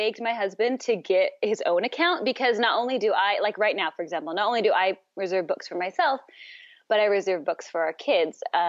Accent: Washington, United States; now in Tijuana, Mexico; but I grew up in the Northwest in Washington State. My husband and I, we actually both are from Washington State. He's from the eastern side and I'm from the western side. But we met here in Tijuana probably about 16, 17 years ago.

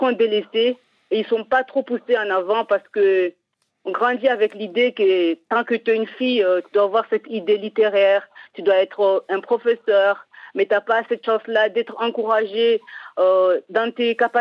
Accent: Comoros; Oh, je grandis aux Comores, j'ai fait toutes mes études aux Comores, même universitaires.

